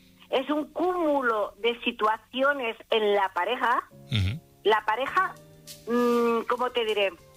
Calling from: Vilafranca del Penedès, Catalonia, Spain; Muchas gracias, de Villafranca del Penedés.

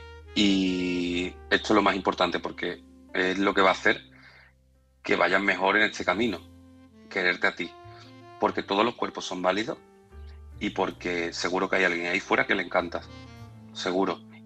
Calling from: Seville, Andalusia, Spain; corresponsal de Sevilla.

